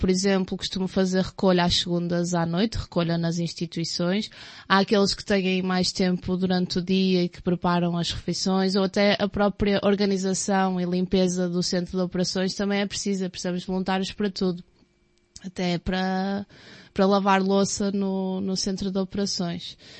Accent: Porto, Portugal; now in Aveiro, Portugal; venho do Porto e agora estou aqui em Aveiro. É uma cidade que eu gosto bastante, é mais calminha.

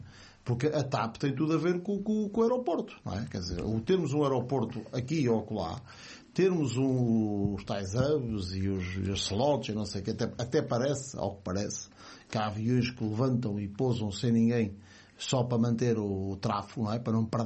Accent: Lisbon, Portugal; born there; Que é a maternidade VIP de Lisboa. Mas então acho que a maternidade onde eu nasci vai agora ser fechada.

